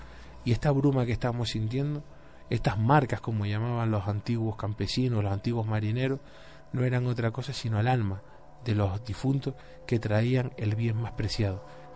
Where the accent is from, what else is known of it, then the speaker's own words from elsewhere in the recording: Playa de Santiago, Canary Islands, Spain; una familia muy conocida en mi pueblo, en Playa de Santiago.